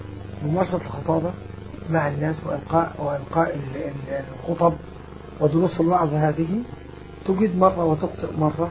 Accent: Beni Suef Governorate, Egypt; انتقلت من إسكندرية بعد أن انتهيت، عدت مرة ثانية إلى محافظتي بني سويف

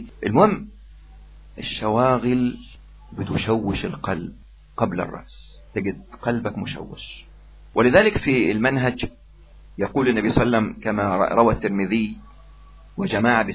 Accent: Egypt; وذاك اكرش الكروش عندنا في مصر

